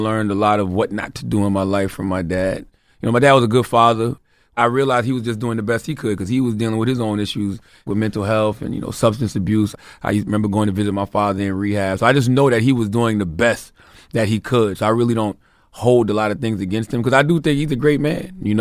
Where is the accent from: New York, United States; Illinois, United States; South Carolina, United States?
South Carolina, United States; Moncks Corner; Growing up in Monk's Corner, South Carolina, I was doing a lot of things I had no business doing.